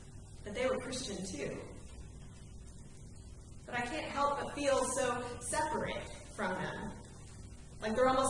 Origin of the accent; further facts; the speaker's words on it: Greenville, South Carolina, United States; Many of you know that I grew up outside of Greenville, but I very rarely travel, Greenville, South Carolina